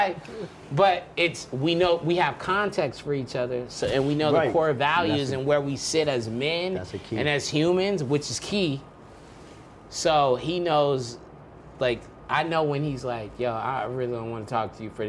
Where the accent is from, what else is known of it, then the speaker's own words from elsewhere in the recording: Long Beach, California, United States; I came sort of dolo. I came from Long Beach. I didn't have context.